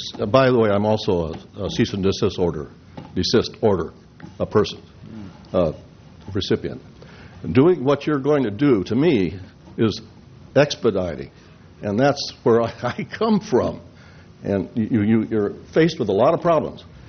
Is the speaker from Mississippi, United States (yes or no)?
no; Los Osos, California, United States; I'm from Los Osos.